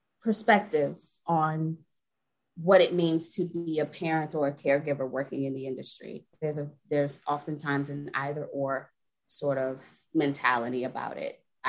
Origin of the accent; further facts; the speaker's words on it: New York City, New York, United States; I am not originally from Delaware, originally from New York City, but I'm a bit of a nomad, so I've been everywhere.